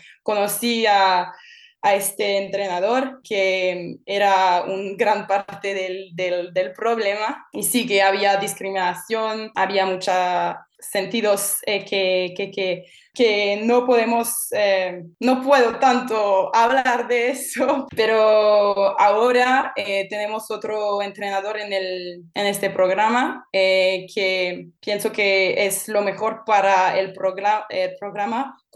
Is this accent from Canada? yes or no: yes; Quebec, Canada; born there; Spanish is a second language; mi padre es argentino, nació en Buenos Aires y yo nací en Quebec, en Canadá, como mi madre. Mi madre es quebequense. Mi padre y mi madre se encontraron en Canadá durante sus estudios en la universidad.